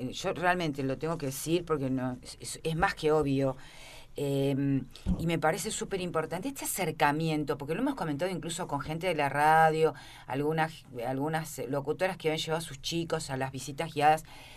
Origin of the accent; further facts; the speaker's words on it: Argentina; Yo soy de Argentina